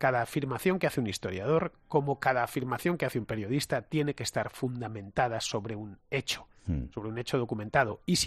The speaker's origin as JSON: {"language": "Spanish", "town": "Madrid", "region": "Community of Madrid", "country": "Spain", "said": "soy muy madrileño"}